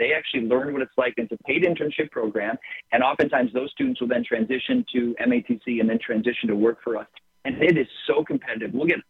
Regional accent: Midwest, United States; And listen, I'm a Midwest guy. I've been born and raised in the Midwest my whole life

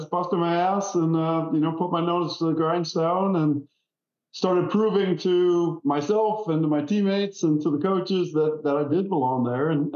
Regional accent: Wisconsin, United States; I mean, think about Charlie, just like every other kid growing up in Wisconsin.

